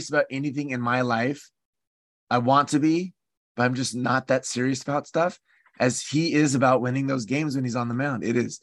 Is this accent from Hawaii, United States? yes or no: no; San Diego, California, United States; But if I got paid a lot of money to live in San Diego, my hometown, where I had all my friends and all